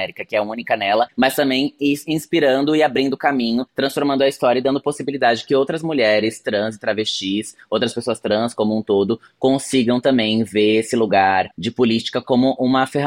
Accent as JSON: {"language": "Portuguese", "town": "Aracaju", "region": "Sergipe", "country": "Brazil", "tie": "born or raised there", "moved": "as an adult", "lives_now": "São Paulo, Brazil", "said": "Eu nasci aqui em São Paulo, mas no extremo sul, né, perto do Grajaú. E aí cresci em Aracaju, Sergipe, porque minha mãe é sergipana, meu pai é mineiro, minha mãe é sergipana. E aí cresci lá e eu volto para São Paulo com 18 anos"}